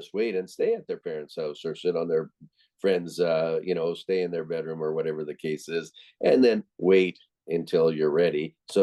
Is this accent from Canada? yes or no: yes; Winnipeg, Manitoba, Canada; I'm from Winnipeg originally, and I used to joke about it.